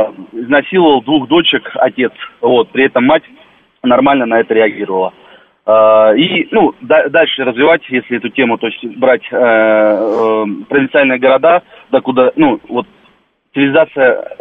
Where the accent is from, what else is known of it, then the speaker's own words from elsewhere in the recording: Novozybkov, Bryansk Oblast, Russia; Вот я из города Новозыбков, это 40 тысяч населения.